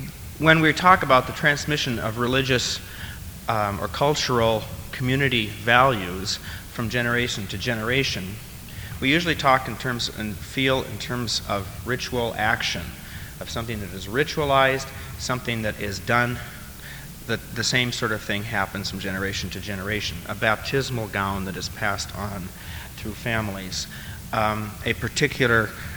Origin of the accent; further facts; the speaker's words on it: Seattle, Washington, United States; and I come from Seattle and have been working in worshiping and making music and worshiping congregations most of my life.